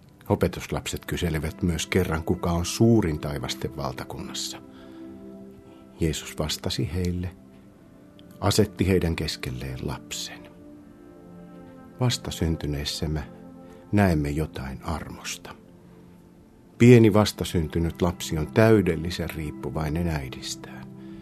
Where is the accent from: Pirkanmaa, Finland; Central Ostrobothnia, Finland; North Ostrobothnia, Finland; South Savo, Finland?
South Savo, Finland; Mikkeli; ja olen Mikkelistä.